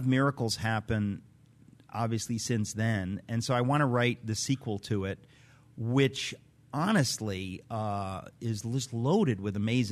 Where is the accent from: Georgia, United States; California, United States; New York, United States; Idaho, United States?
New York, United States; New York City; born there; No, actually, my parents are in Connecticut. I was born in New York City.